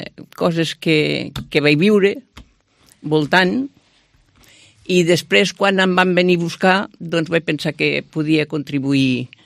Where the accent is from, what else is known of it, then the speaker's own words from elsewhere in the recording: Alcarràs, Catalonia, Spain; born there; Alcarràs.